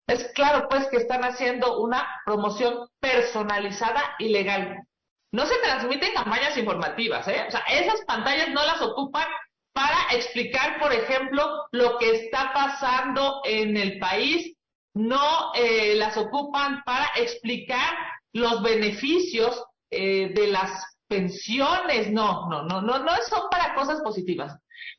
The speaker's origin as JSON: {"language": "Spanish", "country": "Mexico", "said": "escuchando las mentiras del presidente de la República es algo que no debemos permitir ni como senadores ni como mexicanos."}